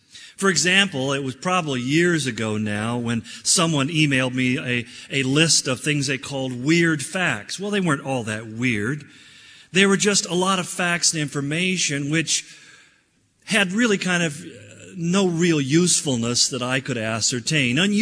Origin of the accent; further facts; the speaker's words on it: California, United States; Almonds are a member of the peach family, of course, growing up in California. I knew that.